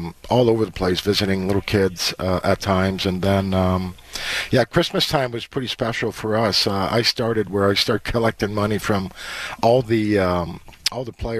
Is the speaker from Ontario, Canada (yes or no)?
no; Montreal, Quebec, Canada; growing up in Montreal and dreaming about playing for the Canadiens when I was a young kid